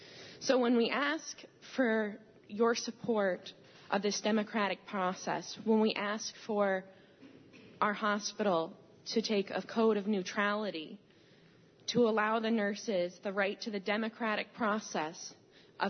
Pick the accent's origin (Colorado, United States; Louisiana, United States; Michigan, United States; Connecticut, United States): Connecticut, United States; I grew up with my mother, who's a minister, in a pretty liberal church in Connecticut.